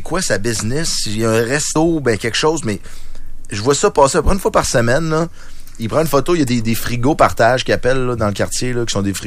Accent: Lévis, Quebec, Canada; moi, je viens de Lévis

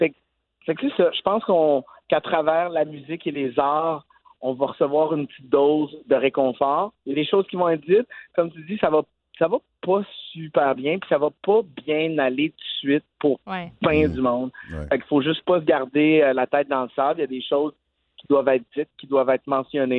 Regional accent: Quebec, Canada; Je suis comme fier de dire, hey, le fait français, le Québec, on existe, on est entendu de la Colombie-Britannique jusqu'à la Maritime.

